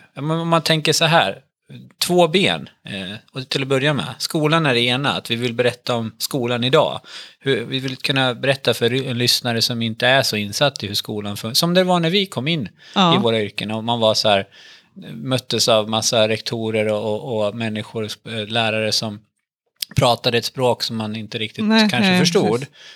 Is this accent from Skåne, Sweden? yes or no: no; Sundsvall, Västernorrland County, Sweden; Jag kommer från Sundsvall, kan jag säga. Jag har pluggat i Umeå.